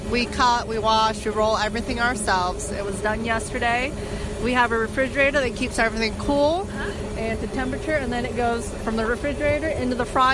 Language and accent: English; Laos; Well, I am from Laos. It is Laotian.